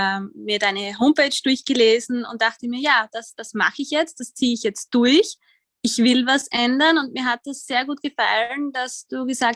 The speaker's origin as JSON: {"language": "German", "country": "Austria", "said": "ich bin Österreicherin, wie man wahrscheinlich hört, und bin 30 Jahre"}